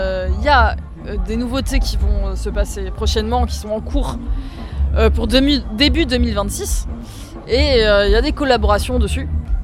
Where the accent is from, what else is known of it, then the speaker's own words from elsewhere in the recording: Dax, Nouvelle-Aquitaine, France; Moi, j'ai grandi à Dax.